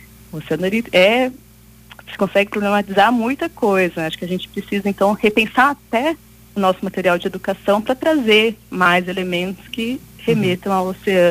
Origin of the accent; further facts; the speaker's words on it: Rondônia, Brazil; Eu cresci em Rondônia, então vários exemplos da escola eram da floresta amazônica